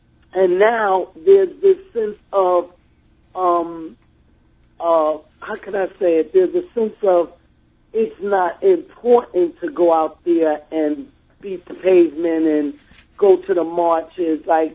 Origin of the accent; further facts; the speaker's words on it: New York City, New York, United States; I grew up on the Lower East Side, came down here in the 70s